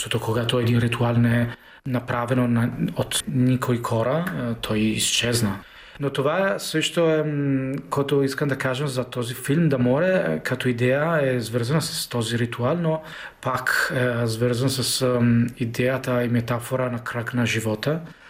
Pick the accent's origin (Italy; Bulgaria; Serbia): Italy; Bulgarian is a second language; съм италианец, съм един режисьор на документално кино